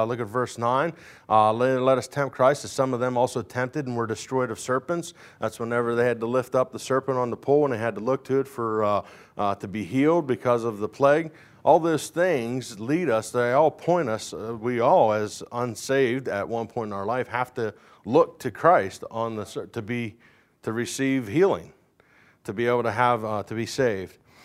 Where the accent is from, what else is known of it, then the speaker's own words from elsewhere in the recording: United States; I'm American. Right? I ain't no German. I might have German in me, but I ain't German. Right? I'm American.